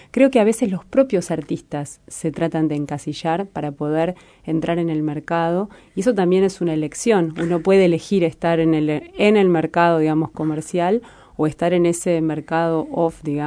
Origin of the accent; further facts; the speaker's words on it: Argentina; moved away as an adult; now in Uruguay; yo soy argentina, nacida en Argentina, y hace 20 años que vivo en Uruguay. Y toda mi primera infancia y adolescencia la pasé en Argentina, digamos. Uh-huh. Hasta los 23 años viví ahí.